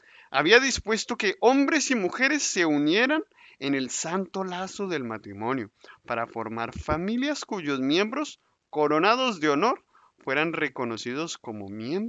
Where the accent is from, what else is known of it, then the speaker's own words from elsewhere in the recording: Colombia; en el contexto cuando lo entendemos nosotros como colombianos